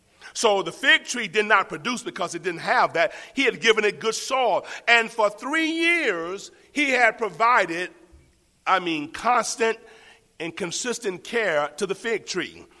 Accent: Florida, United States; For example, I grew up in Florida, and I never heard an orange struggling to produce a fruit.

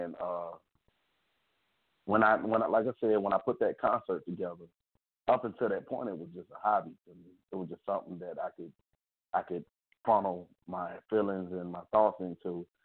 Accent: Rome, Georgia, United States; Well, I grew up in Rome, Georgia, and I come from a music background. My mother, she's a singer. My sister, she's a singer.

